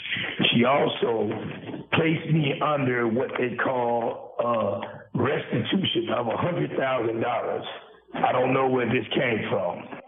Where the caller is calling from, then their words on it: Indiana, United States; I am calling in from Miami Correctional Facility. I'm considered an Indiana political prisoner.